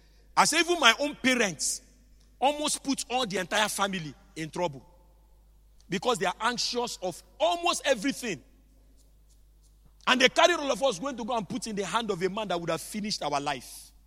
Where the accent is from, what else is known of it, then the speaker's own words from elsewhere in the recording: Owerri, Imo, Nigeria; You think I'm from Ishekiri. I'm not from Ishekiri. I'm from Owerri in Imo State.